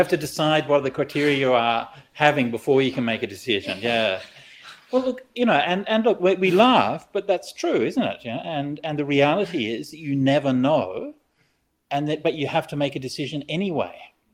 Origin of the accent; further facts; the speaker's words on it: Australia; Well, as an Australian Buddhist, I'm good either way.